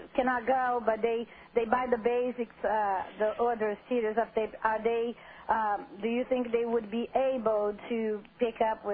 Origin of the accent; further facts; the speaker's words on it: Brazil; I am from Brazil.